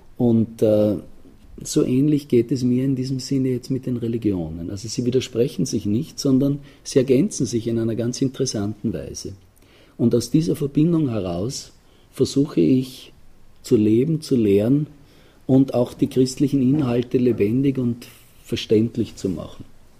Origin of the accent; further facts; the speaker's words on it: Austria; born there; Also ich bin hier in Österreich geboren